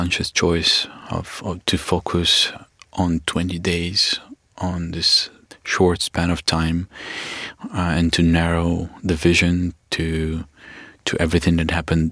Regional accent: Kharkiv, Kharkiv Oblast, Ukraine; I grew up in Kharkiv

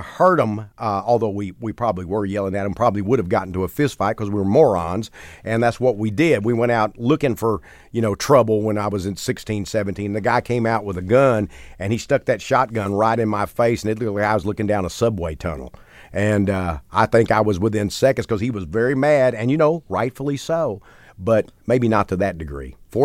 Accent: Mount Enterprise, Texas, United States; also born or lived in Gladewater; I was born in Gladewater, but we lived in a place called Mount Enterprise.

